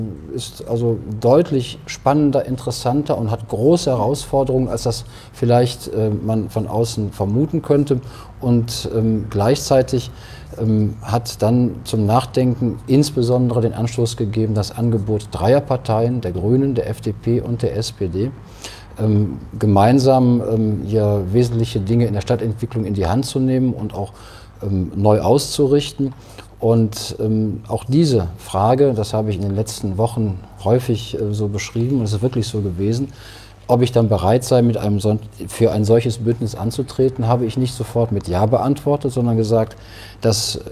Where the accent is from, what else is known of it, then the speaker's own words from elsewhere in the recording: Engelskirchen, North Rhine-Westphalia, Germany; dass ich in die Stadt zurückgekommen bin, in der ich geboren wurde. Und ich merke, meine Heimat Engelskirchen, in der ich aufgewachsen bin und auch als Erwachsener noch lange gelebt habe, die ist sehr nah dran am Bergisch Gladbach.